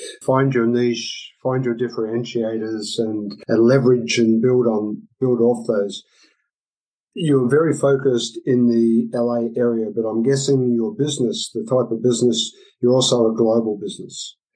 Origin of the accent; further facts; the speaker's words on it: Australia; Growing up in Australia, I traveled to America quite early in my life.